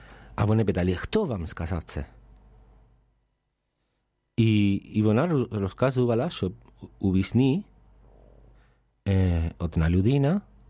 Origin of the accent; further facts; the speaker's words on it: Spain; Ukrainian is a second language; now in Ukraine; Я не знаю, я сам іспанець, так.